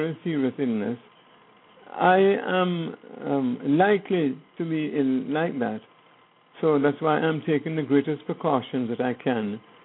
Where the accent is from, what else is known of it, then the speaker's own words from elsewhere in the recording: Franklin Town, Kingston, Jamaica; We grew up in Franklin Town and went to Franklin Town Elementary School.